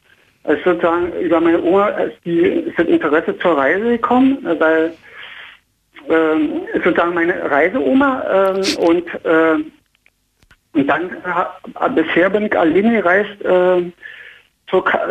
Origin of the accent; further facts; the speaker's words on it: East Germany, Germany; weil ich bin ja aus dem Osten, muss ich sagen